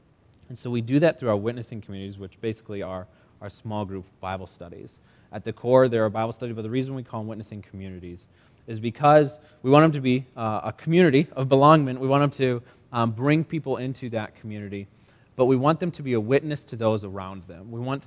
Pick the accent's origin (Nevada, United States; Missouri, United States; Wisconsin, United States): Wisconsin, United States; I grew up here in Wisconsin, so this isn't too far from home for me. I grew up in southern Wisconsin.